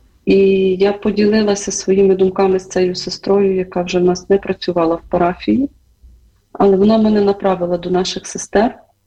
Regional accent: Zhytomyr, Zhytomyr Oblast, Ukraine; Ну, я народилася в Житомирі і виросла.

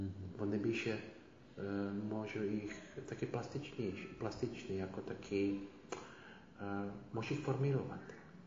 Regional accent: Poprad, Prešov Region, Slovakia; Ukrainian is a second language; now in Ukraine; Я родом зі Словакії, родом з Побраду.

